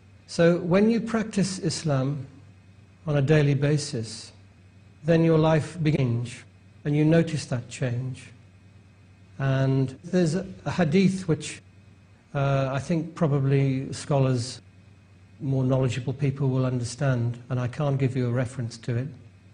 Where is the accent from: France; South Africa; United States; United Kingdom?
United Kingdom; England; born there; I was born in England.